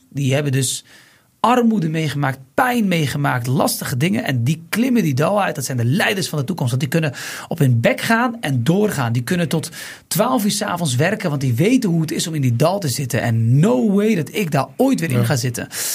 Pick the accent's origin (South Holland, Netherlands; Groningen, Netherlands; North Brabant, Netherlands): South Holland, Netherlands; Bleiswijk; Ik kom uit Blijswijk, een boerdorpje, waarin je leert om in de kast te werken.